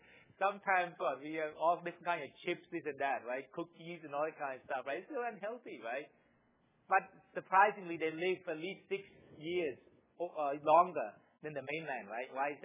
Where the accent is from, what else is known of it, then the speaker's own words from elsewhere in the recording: Boston, Massachusetts, United States; Because I'm from Boston, right? I mean, all the great teams from Boston, right?